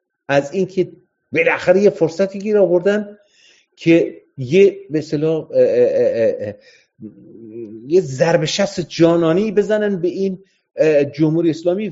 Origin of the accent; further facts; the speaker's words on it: Iran; moved away as an adult; ما سال وسط های دهه 60 ما از ایران اومدیم